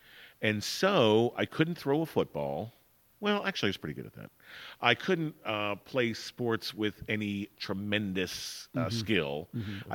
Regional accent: Pittsburgh, Pennsylvania, United States; I grew up in Pittsburgh, in a suburb of Pittsburgh. After my dad died, we moved back there because that's where both of my parents were from.

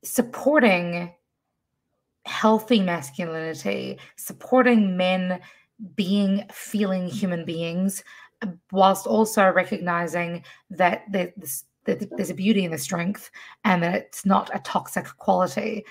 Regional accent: New Zealand; I grew up in New Zealand with my mother and my father was in Fiji my entire life.

